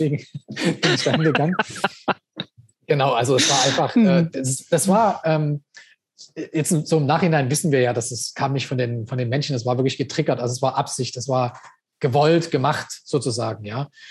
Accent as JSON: {"language": "German", "region": "East Germany", "country": "Germany", "said": "Ich komme ja aus der DDR. Ich habe ja den Sozialismus erlebt."}